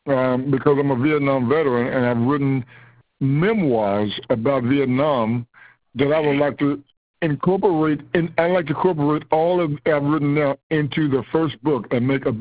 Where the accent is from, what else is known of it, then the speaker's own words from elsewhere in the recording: Texas, United States; born there; And the book is about the playground, from the hard grounds of Texas, because I was born in Texas.